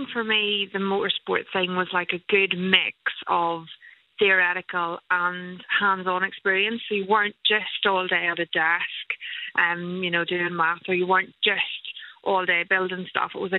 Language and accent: English; Northern Ireland, United Kingdom; as a Northern Irish female, like my voice stood out on the background of male voices.